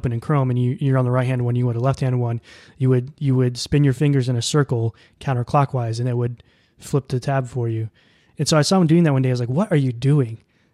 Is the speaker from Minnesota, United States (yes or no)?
yes; Minnesota, United States; I mean, I grew up in Minnesota, right? I've never heard that term before.